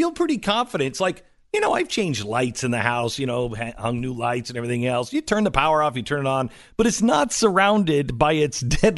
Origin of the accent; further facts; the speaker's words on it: Pacific Northwest, United States; But I grew up in the Pacific Northwest.